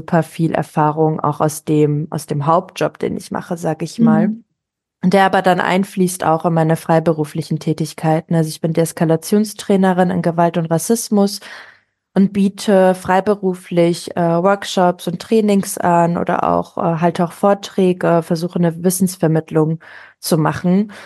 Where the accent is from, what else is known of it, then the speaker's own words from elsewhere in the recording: Düsseldorf, North Rhine-Westphalia, Germany; ich bin Düsseldorferin und Sozialarbeiterin seit einigen Jahren